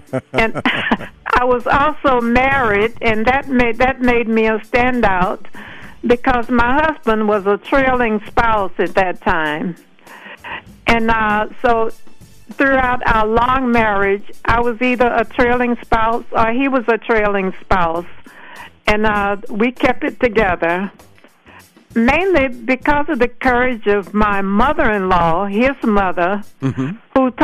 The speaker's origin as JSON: {"language": "English", "region": "Georgia", "country": "United States", "tie": "born or raised there", "said": "Because when I grew up in South Georgia, the Ku Klux Klan was hard on us black people."}